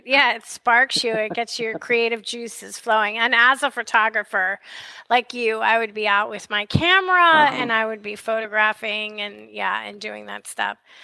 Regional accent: Northeast, United States; born there; I was born in the Northeast. I remember it as a kid.

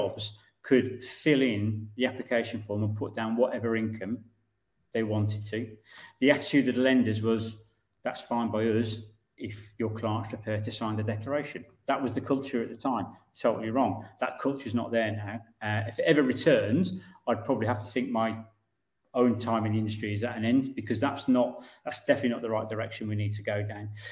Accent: Morecambe, North West England, United Kingdom; accent: northern; I'm from Lancashire originally, a seaside town called Morecambe, which very, very, very few people bother going to now. But I do have fond memories of it because, you know, I grew up in the 80s.

